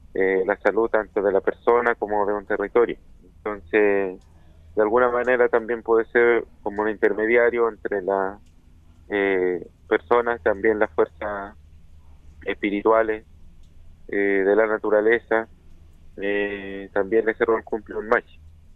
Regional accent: San Juan de la Costa, Los Lagos, Chile; soy machi de Lumapu, específicamente, bueno, la ciudad que tengo más cercana es Osorno, comuna de San Juan de la Costa.

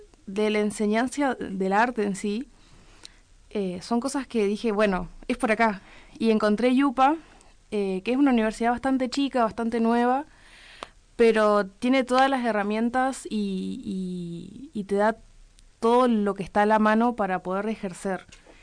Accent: Ingeniero Jacobacci, Río Negro, Argentina; Me dice, vos sos de Jacobacci, ¿verdad? Sí, le digo, o sea, no es por agrandar a mi pueblito

